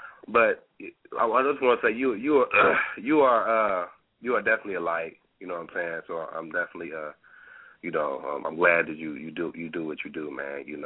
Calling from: Cleveland, Ohio, United States; from Cleveland.

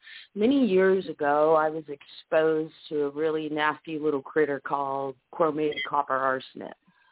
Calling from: Arizona, United States; I'm calling from Arizona.

